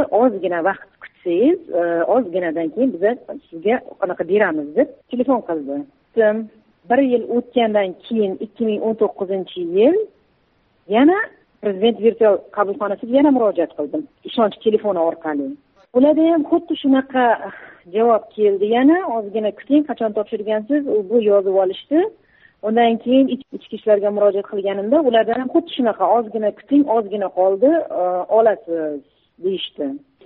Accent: Kazakhstan; born or raised there; moved away

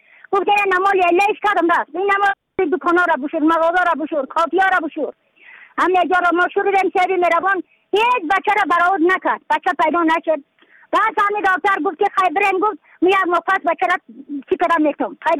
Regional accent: Badakhshan, Afghanistan; از بدخشان هستم، مرکز بدخشان لسوالی اکلی پایان قیره وینگ

